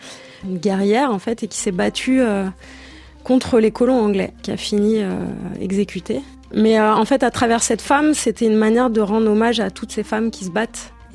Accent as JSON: {"language": "French", "country": "Côte d’Ivoire", "tie": "born or raised there", "said": "dans la famille, on dit que c'est dû à mon enfance en Côte d'Ivoire."}